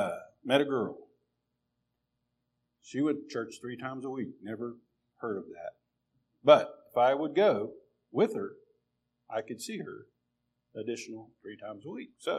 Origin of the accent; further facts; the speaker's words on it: Spencer, West Virginia, United States; I grew up in Spencer, over in Roane County. My mom raised six boys.